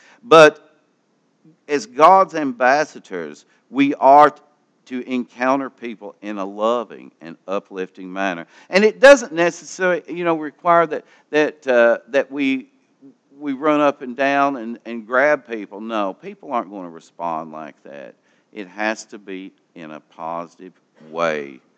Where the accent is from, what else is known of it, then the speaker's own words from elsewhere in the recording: United States; We're Christians, but yet we are American as well.